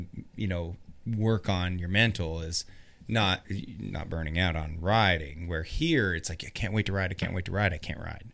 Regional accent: Spokane, Washington, United States; when I went from growing up in Spokane where I'd ski in the winter

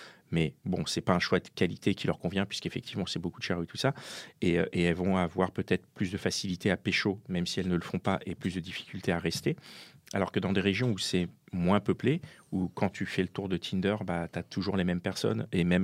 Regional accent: Paris, Île-de-France, France; moi, je suis parisien

